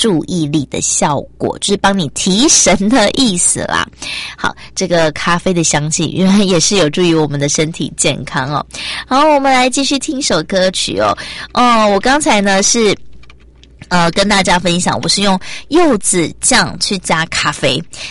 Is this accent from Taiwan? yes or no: yes; Taiwan; 另外一件事是我们台湾人也非常爱买哦